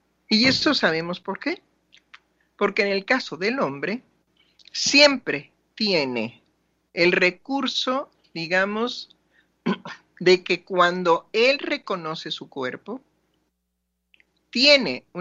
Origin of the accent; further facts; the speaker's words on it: Mexico City, Mexico; Bueno, mi pueblo es la Ciudad de México.